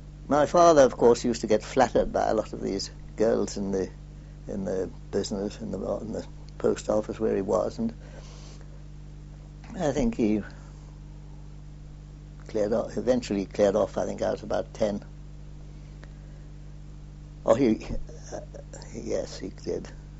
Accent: Newcastle upon Tyne, North East England, United Kingdom; I was born in Newcastle on Tyne.

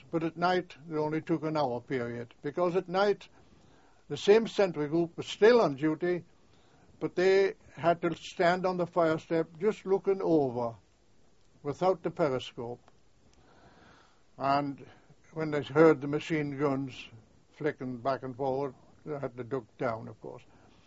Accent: North East England, United Kingdom; And if you happen to meet another Northumberland, well, of course, that was your home.

